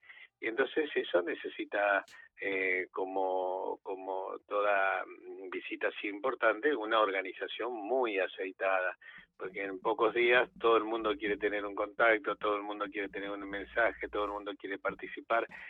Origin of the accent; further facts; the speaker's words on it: Argentina; o como argentinos también es bueno que también podamos llegar a hacer nuestro aporte